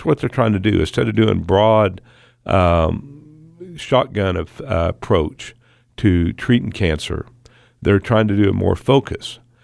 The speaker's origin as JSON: {"language": "English", "town": "Woodward", "region": "Oklahoma", "country": "United States", "tie": "born or raised there", "said": "I grew up in Woodward, Oklahoma, and that's my hometown."}